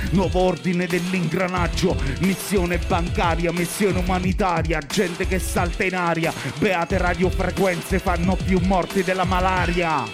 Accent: Pescara, Abruzzo, Italy; Io vengo da Pescara, che molti dicevano che erano tutti zingari

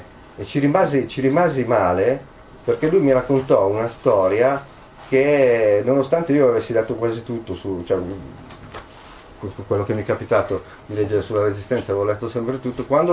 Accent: Milan, Lombardy, Italy; forse perché sono anche di Milano

